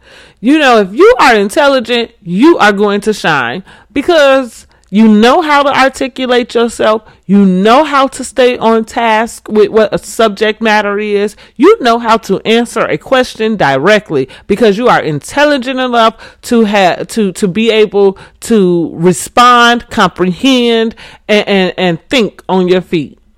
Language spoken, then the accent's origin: English; United States; As an American, just disgraceful. And as a Black American